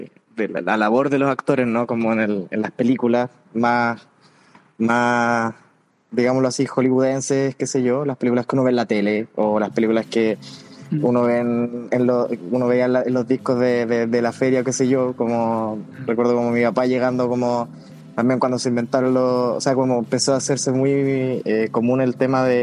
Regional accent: Valdivia, Los Ríos, Chile; en Valdivia también, como bien decía, soy de allá, entonces, soy de Valdivia, no sé si lo dijimos, pero claro, lo menciono

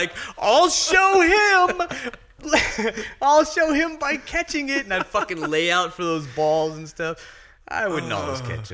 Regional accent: United States; My father, white, born and raised in Kentucky, Ohio. My mother from Syria.

